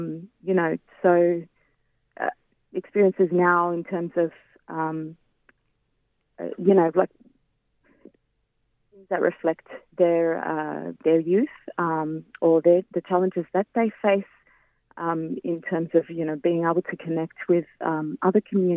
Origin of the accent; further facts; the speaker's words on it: Australia; born there; I'm from a Lebanese background, and but I was born in Australia